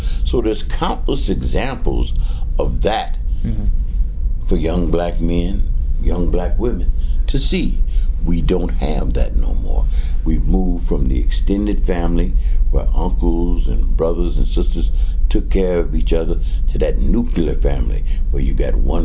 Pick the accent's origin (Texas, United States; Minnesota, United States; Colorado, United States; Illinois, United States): Illinois, United States; Evanston; I was brought up out there in Evanston.